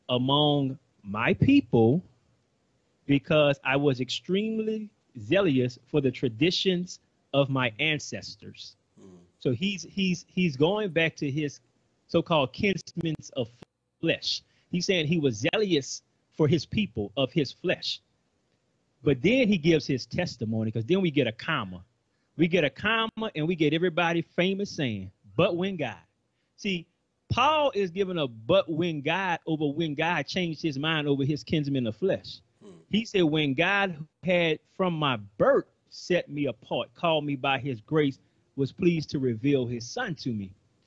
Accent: New Orleans, Louisiana, United States; now in Texas, United States; See, I'm originally from New Orleans. You know, I think I'm losing my accent a little bit after being in Texas.

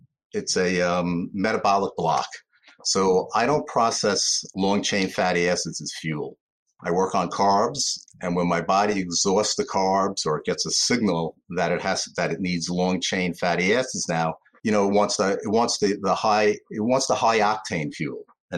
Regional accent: Brooklyn, New York, United States; now in Long Island, United States; And I didn't grow up here, but I grew up in East New York, Brooklyn.

